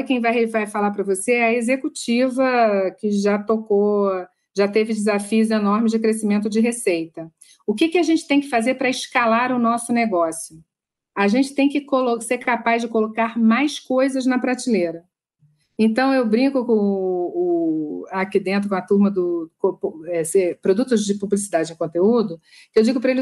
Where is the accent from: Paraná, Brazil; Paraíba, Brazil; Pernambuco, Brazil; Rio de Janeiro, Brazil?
Rio de Janeiro, Brazil; porque eu sou carioca